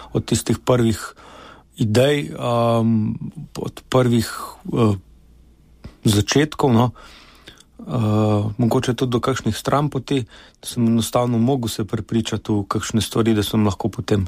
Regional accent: Ljubljana, Central Slovenia, Slovenia; Prihajam iz normalne meščansko-kmečke družine, če lahko temu tako rečem, se pravi Ljubljančani s še vedno močnimi koreninami nekje zunaj na vasi. Zaradi tega smo preživljali dneve tako v mestu, v Ljubljani, kot recimo vikende na vasi, kjer smo hodili k babicam

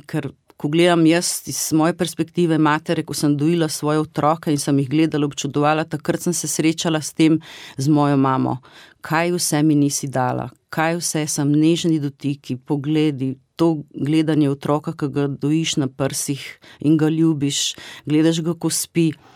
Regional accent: Croatia; now in Slovenia; biti sama, ne, v drugi državi, preselila sem se iz Hrvaške sem, ne, brez podpore

